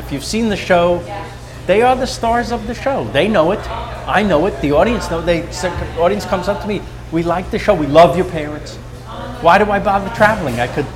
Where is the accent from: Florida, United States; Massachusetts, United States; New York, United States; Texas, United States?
New York, United States; You know why? Because I'm from New York. And I wanted to do, I felt an obligation to do the definitive New York.